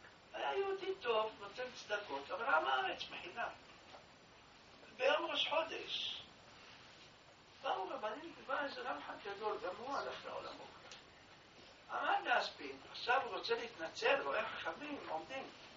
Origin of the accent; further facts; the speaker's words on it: Jerusalem, Jerusalem District, Israel; אנחנו גדלנו בירושלים